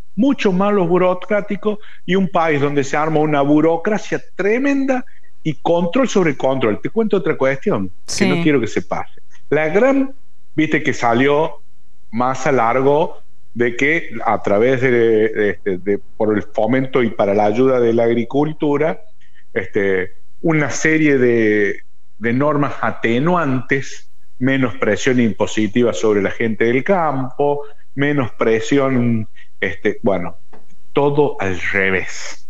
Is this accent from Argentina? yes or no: yes; Argentina; El tema es que no es como somos los argentinos